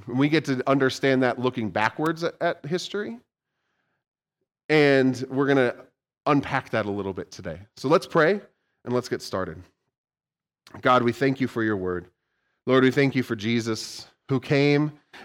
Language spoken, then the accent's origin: English; San Diego, California, United States; Like, I come from San Diego, and they don't even get this bad.